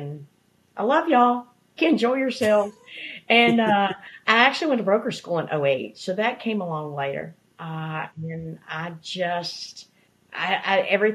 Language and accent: English; North Carolina, United States; I'm from the Blue Ridge Mountains in North Carolina